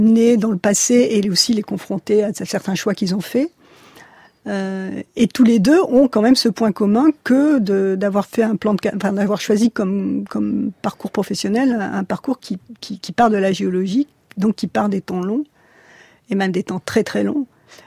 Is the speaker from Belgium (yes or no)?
no; La Rochelle, Nouvelle-Aquitaine, France; moi, j'ai grandi à La Rochelle, ville balnéaire, dont j'ai profité.